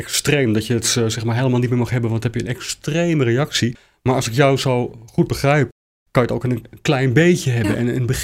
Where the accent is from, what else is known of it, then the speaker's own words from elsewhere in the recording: Netherlands; Nou zijn wij Nederlanders gewend om gewoon heel veel brood te eten.